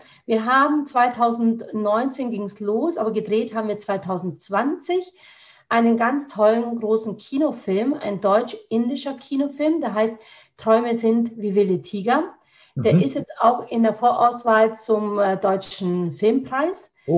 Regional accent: India; aber ich kann mit Stolz sagen, ich bin Inderin.

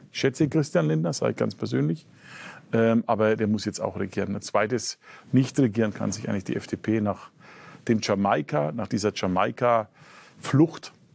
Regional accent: Bavaria, Germany; Als Franke

